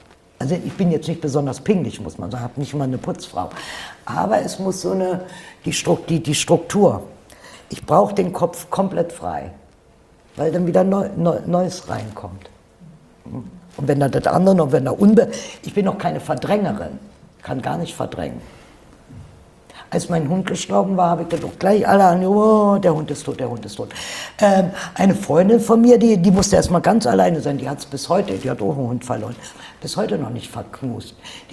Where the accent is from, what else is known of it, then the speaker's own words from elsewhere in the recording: Berlin, Germany; Naja, nee, ich bin Berlinerin